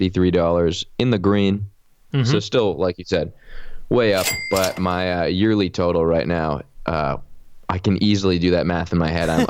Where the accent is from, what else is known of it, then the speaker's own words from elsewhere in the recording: United States; I'm from America, but I am Jewish, right?